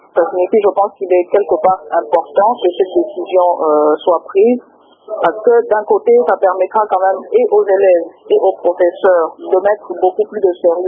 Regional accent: DR Congo; en tant que Congolais

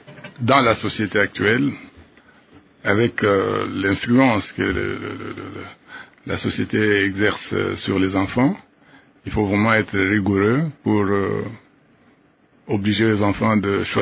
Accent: Lubumbashi, Haut-Katanga, DR Congo; Oui, j'ai grandi à Lubumbashi. J'ai fait mes études primaires à l'école officielle de la Katouba 2. J'ai fait mes études secondaires à l'Athénée de Katouba.

